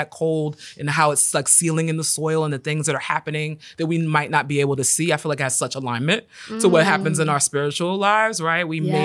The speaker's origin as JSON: {"language": "English", "town": "New York City", "region": "New York", "country": "United States", "tie": "born or raised there", "said": "I grew up in New York City, winter looked a certain way, spring looked a certain way."}